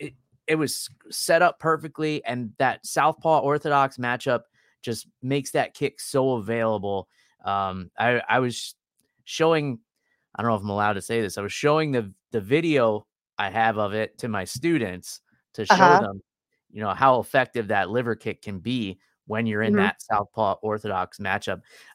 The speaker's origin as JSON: {"language": "English", "region": "New York", "country": "United States", "said": "I mean, I'm an East Coast guy, too. I'm from New York."}